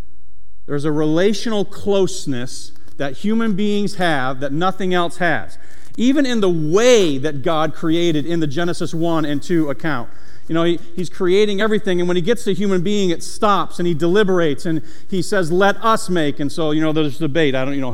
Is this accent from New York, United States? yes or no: yes; Syracuse, New York, United States; I'm from Syracuse, New York.